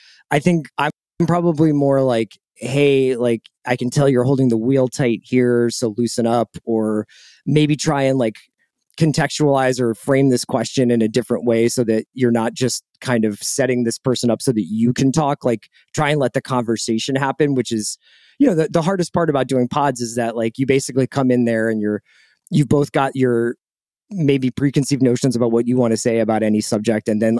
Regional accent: Philadelphia, Pennsylvania, United States; a local show called the Philly Special that I appear on because I'm from Philadelphia and care about those things.

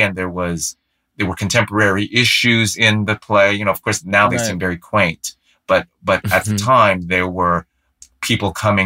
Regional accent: San Francisco, California, United States; I grew up in San Francisco, and I had an awareness of the impact of the particular show

